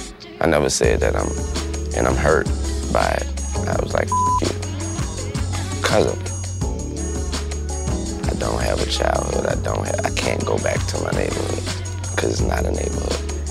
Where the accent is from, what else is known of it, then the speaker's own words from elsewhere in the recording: New Orleans, Louisiana, United States; You know, I'm from New Orleans. I'm related to the people that live in those.